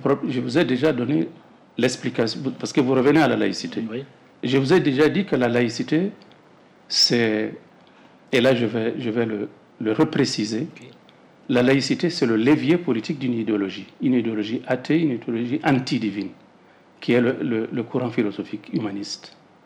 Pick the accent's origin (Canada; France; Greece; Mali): Mali; nous sommes des Maliens, nous avons notre génie, nous pouvons nous retrouver pour nous organiser